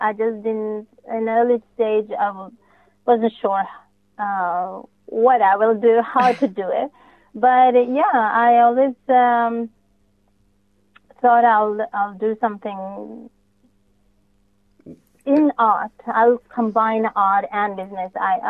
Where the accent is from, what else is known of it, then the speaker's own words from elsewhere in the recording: India; even growing up in India, or the mindset of people living outside of India.